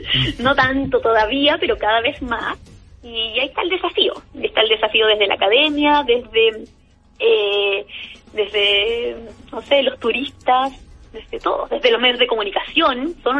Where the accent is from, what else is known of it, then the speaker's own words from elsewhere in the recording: Chile; a veces como chilenos nos damos cuenta que los turistas extranjeros en eso se dominan un poco más